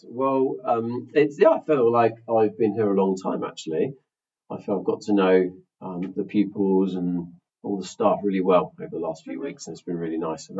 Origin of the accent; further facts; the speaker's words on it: Windsor, South East England, United Kingdom; now in Chichester, United Kingdom; Well, I came from Windsor originally, around that sort of area where I grew up and went to school, and then I moved to Chichester for work in 2017, I think it was.